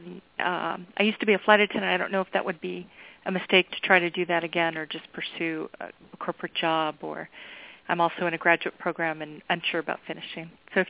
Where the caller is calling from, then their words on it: Texas, United States; I'm calling from Texas.